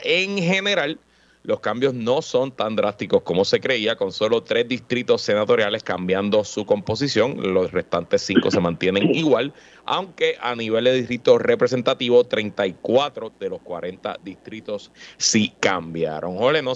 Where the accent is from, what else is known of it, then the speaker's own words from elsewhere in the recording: San Juan, Puerto Rico; yo, para mí, que soy sanjuanero y que obviamente me he criado en la política